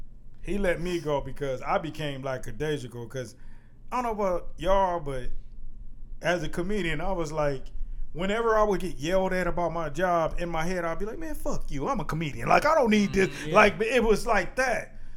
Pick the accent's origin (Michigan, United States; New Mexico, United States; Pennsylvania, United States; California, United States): Michigan, United States; Detroit; moved away as an adult; I'm from Detroit, Michigan.